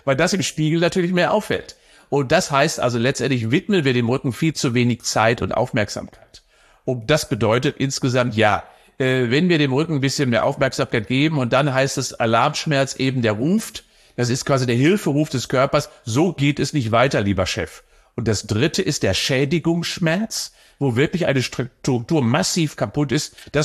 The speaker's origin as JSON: {"language": "German", "town": "Cologne", "region": "North Rhine-Westphalia", "country": "Germany", "said": "Ich sage immer, als Kölner"}